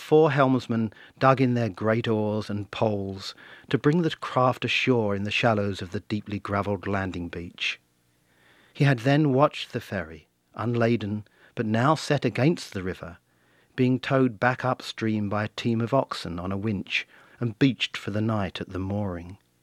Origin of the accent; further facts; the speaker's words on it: England, United Kingdom; And that dreaming narrative is one which I, as an Englishman, have always bought into.